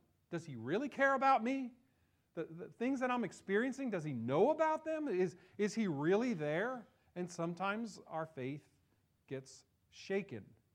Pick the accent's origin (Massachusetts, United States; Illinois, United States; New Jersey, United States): New Jersey, United States; I remember going off to seminary and returning to my home church, the one I grew up in New Jersey.